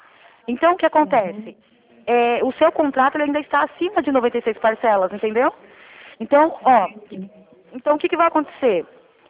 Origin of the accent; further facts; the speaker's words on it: Capivari, São Paulo, Brazil; Na verdade, eu sou de Capivari